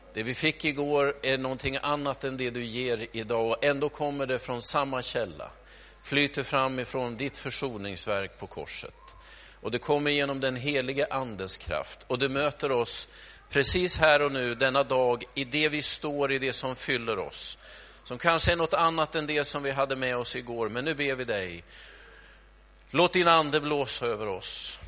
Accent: Stockholm, Stockholm County, Sweden; Ni har ju fattat att jag är stockholmare

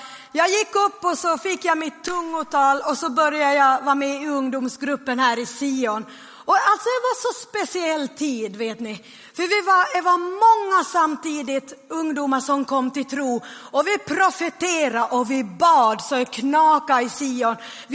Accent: Vörå, Ostrobothnia, Finland; now in Sweden; jag kommer från Vörå, så jag pratar ju brett och grovt och snett om stordan och borde och kyrka och kyrko. Men alltså jag har ju bott i Sverige i många år.

